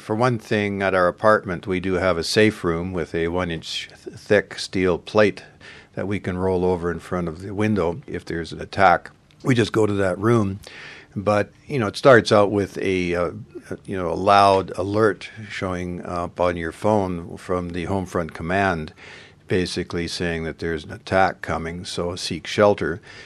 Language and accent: English; Canada; And you'd say, well, we're from Canada and we're volunteering here in Israel.